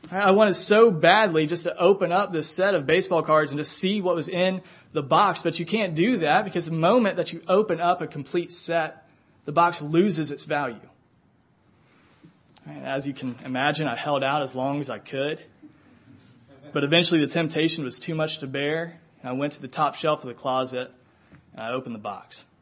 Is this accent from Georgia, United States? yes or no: yes; Georgia, United States; I'm from Georgia. I support all the pro Atlanta sports teams. Go Hawks.